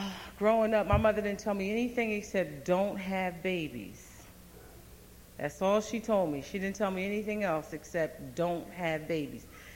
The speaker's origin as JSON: {"language": "English", "town": "Trenton", "region": "New Jersey", "country": "United States", "said": "I'm an addict from Trenton."}